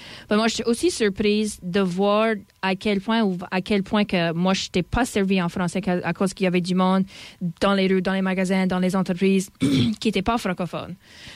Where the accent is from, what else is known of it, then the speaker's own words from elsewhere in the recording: Louisiana, United States; Je crois que pour tous les Louisianais, c'est la même affaire. On est Louisianais avant qu'on est Américain.